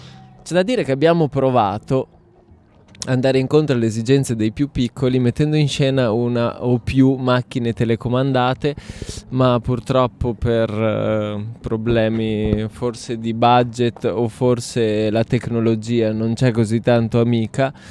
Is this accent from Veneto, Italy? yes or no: yes; Padua, Veneto, Italy; io ho spinto per restare in Veneto perché mi piace proprio. Io sono di Padova